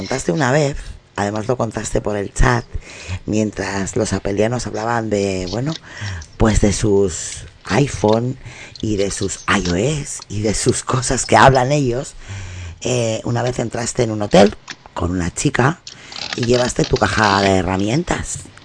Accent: Cuba; now in Miami, United States; ya hemos cruzado el charco, ya estamos... Nos venimos de Cuba a Miami.

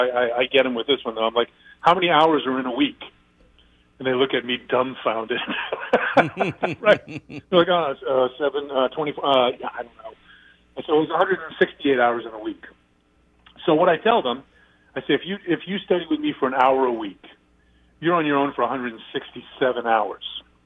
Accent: Maine, United States; You know, I grew up on the water. I grew up fishing up in Maine with my dad.

